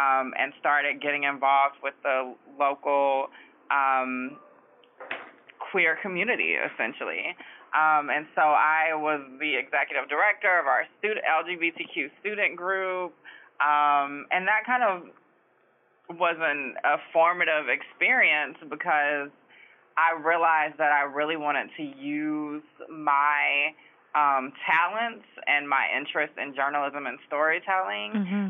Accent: Augusta, Georgia, United States; And so I grew up in Georgia and really found myself in college at the University of Georgia.

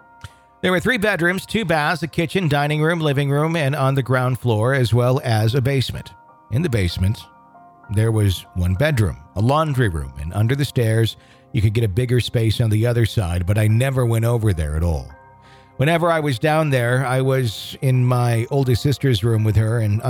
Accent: Denver, Colorado, United States; I'm from Denver, Colorado. I'm 30 years old, and I have three children.

